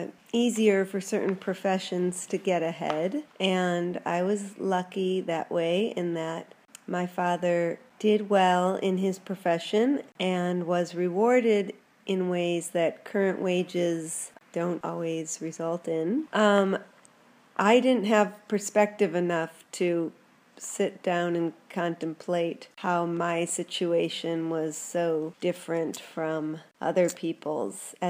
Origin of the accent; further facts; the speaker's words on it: Southfield, Michigan, United States; born there; I was born in Southfield, Michigan, which is north of Detroit.